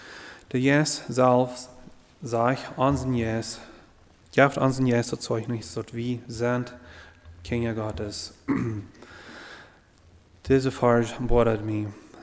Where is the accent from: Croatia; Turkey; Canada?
Canada; Ontario; also born or lived in Mexico; ich bin in Mexiko geboren hier, aber ganz in Ontario abgewachsen.